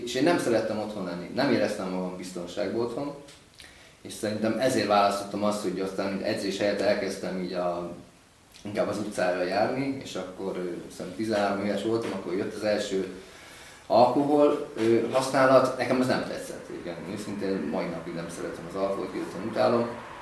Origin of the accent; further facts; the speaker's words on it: Budapest, Hungary; born there; 38 éves vagyok, ezt mondtam, én Budapesten születtem egyébként. Hát egy szegényebb családban